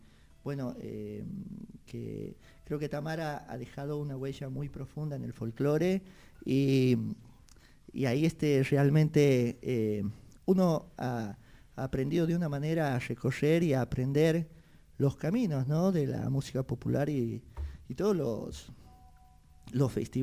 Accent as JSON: {"language": "Spanish", "town": "Quimilí", "region": "Santiago del Estero", "country": "Argentina", "tie": "born or raised there", "said": "hemos venido con un manojo de sueños y de esperanzas de allá de mi pueblo de Quimilí"}